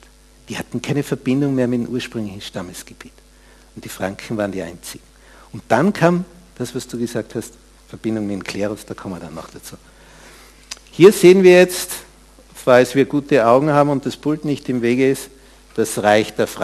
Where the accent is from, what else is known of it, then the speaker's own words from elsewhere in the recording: Styria, Austria; Und ich komme aus der Steiermark, also aus einem befestigten Grenzgebiet dieser Zeit vor 1200 Jahren.